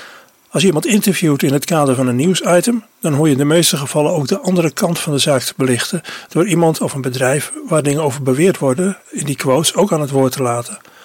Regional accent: Assen, Drenthe, Netherlands; first language Drents; moved away; Ik kom oorspronkelijk uit Assen en ik heb mijn eerste woorden in Drents gesproken. Maar ik ben lang uit de omgeving weg. En ik ben een beetje verleerd.

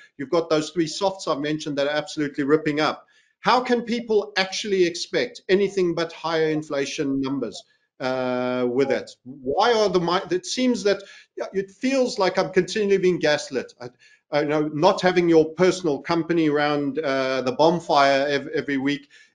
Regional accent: South Africa; And I do feel my home state of South Africa will not be far off

